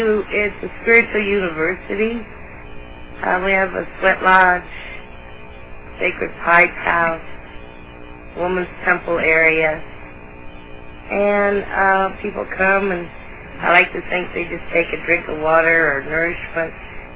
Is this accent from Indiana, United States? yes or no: yes; Indianapolis, Indiana, United States; I was born and raised in Indianapolis.